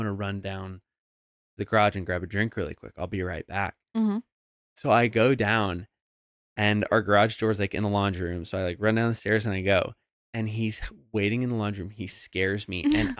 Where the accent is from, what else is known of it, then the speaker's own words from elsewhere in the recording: Idaho, United States; growing up in Idaho is so funny because, like, I don't know. I'm glad that I grew up in the years that I did